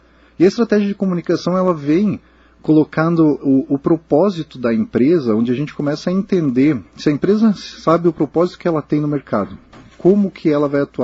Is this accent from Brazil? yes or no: yes; Joaçaba, Santa Catarina, Brazil; now in Curitiba, Brazil; Sou natural de Joaçaba, aqui, vim da região, eu conheço a região muito e agora já em Curitiba